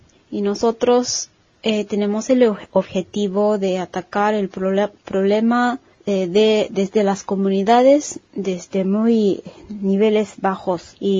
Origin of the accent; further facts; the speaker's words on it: Japan; Spanish is a second language; soy de Japón, soy japonesa.